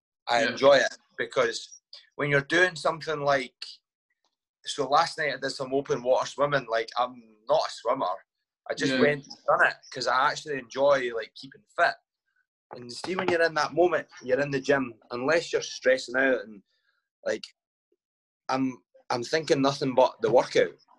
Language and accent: English; Glasgow, Scotland, United Kingdom; also born or lived in Highlands; now in Stirling, United Kingdom; I live in Stirling just now, but I'm originally from Glasgow and I lived in the Highlands for a wee bit in a place called Strathire.